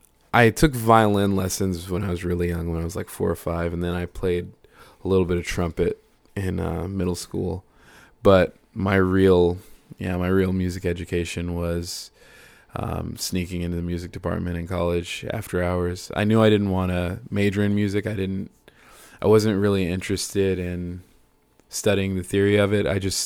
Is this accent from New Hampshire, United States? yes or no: no; North Carolina, United States; born there; now in Austin, United States; I was born in North Carolina.